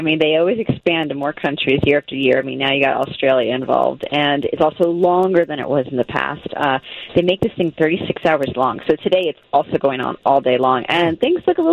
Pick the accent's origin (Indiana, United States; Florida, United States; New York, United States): Florida, United States; I'm a bit of a Disney nut because I grew up in Florida.